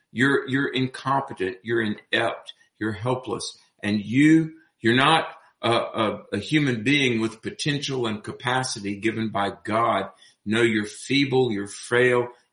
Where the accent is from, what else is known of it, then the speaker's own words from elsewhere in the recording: North Carolina, United States; Yeah, I debated students from UNC Charlotte, my home state of North Carolina